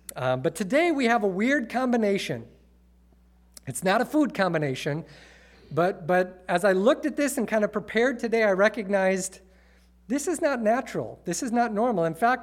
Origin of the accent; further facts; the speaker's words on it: Wisconsin, United States; Born and raised in Wisconsin, cheese, yes, I love it.